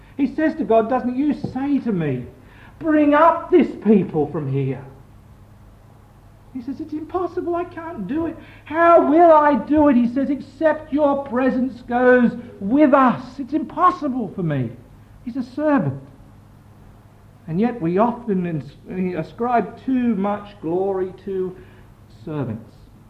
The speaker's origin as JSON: {"language": "English", "country": "Australia", "tie": "born or raised there", "said": "I used to regret that I was born in Australia and saved in Australia."}